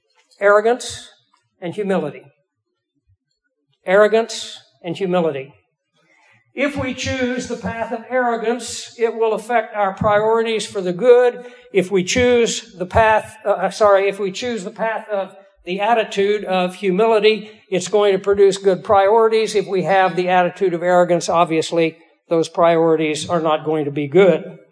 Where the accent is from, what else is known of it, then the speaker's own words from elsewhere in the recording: Kansas, United States; I grew up in Kansas.